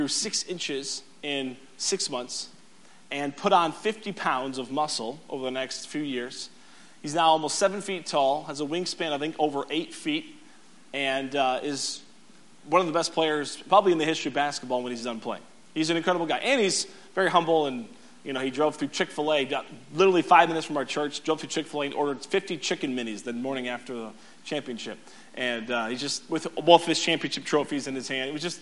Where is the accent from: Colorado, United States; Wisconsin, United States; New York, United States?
Wisconsin, United States; Milwaukee; I am from Milwaukee, and so if you know anything about sports, something happened last week in Milwaukee